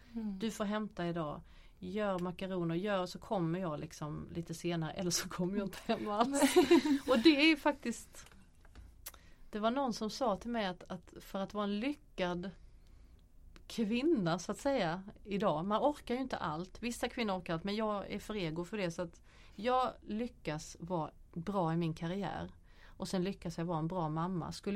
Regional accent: Hässleholm, Skåne, Sweden; hela min uppväxt i Hässleholm.

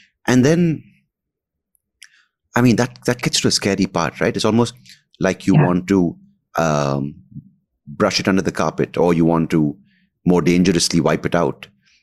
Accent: Bangalore, Karnataka, India; I remember growing up in Bangalore, we didn't have so much of this

